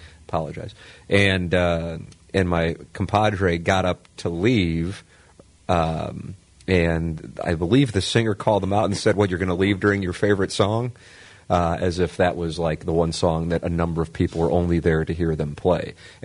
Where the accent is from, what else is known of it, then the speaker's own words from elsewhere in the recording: St. Louis, Missouri, United States; because it reminds me of growing up in St. Louis Hills.